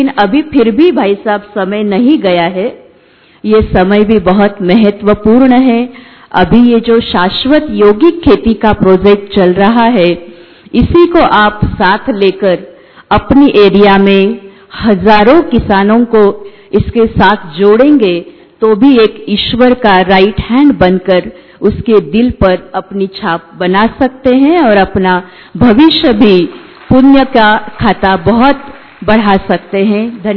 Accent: Islampur, Maharashtra, India; हम इस्लामपुर से हैं

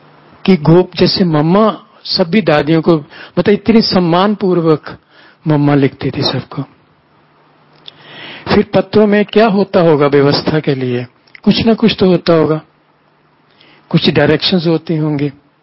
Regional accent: Punjab, India; क्योंकि मैं पंजाब से हूं।

